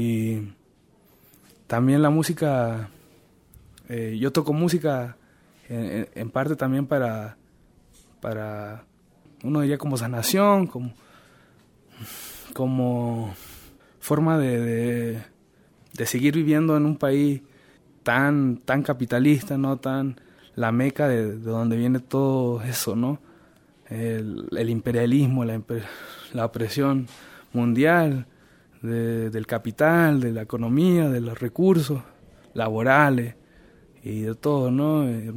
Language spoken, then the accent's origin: Spanish; Chile; now in Oakland, United States; soy mapuche chileno, nacido en Chile, que emigré a Estados Unidos ya hace más de 10 años. Estoy en California, ahora en Oakland, el este de Oakland.